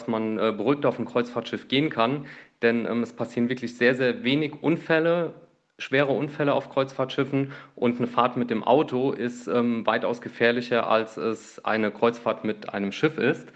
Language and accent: German; Kaiserslautern, Rhineland-Palatinate, Germany; Ich bin zum Kreiswehrersatzamt in meine Heimatstadt Kaiserslautern gegangen